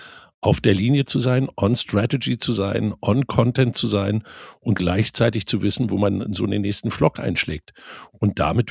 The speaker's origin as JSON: {"language": "German", "country": "Switzerland", "said": "wir als Schweizer"}